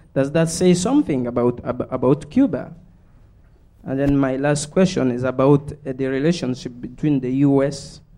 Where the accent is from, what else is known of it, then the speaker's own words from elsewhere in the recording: DR Congo; I say that because I'm from Congo, and you mentioned